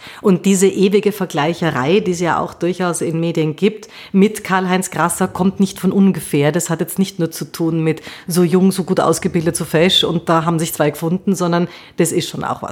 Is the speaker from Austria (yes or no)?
yes; Austria; Bei uns in Österreich gibt es jetzt nicht so viele